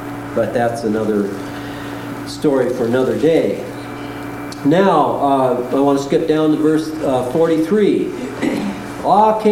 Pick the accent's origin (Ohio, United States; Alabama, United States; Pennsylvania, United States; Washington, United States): Washington, United States; I grew up over here in Eastern Washington, 6 miles out of, 13 miles out of the town where there was a swimming pool.